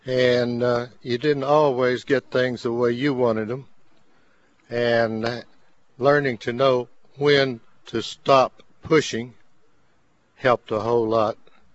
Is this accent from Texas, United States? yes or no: yes; Austin, Texas, United States; from Austin, Texas.